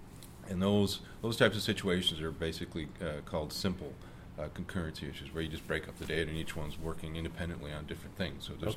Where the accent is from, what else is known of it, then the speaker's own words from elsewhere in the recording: Canada; Right. I'm Canadian, eh?